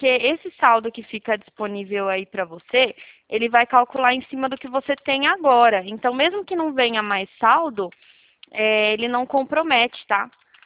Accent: Bauru, São Paulo, Brazil; Olha, aqui de Bauru, aqui ainda não começou não, viu?

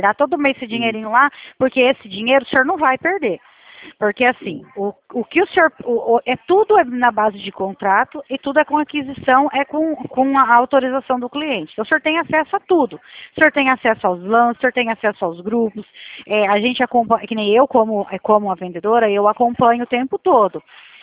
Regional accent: Brazil; como eu sou brasileira, eu tenho família também

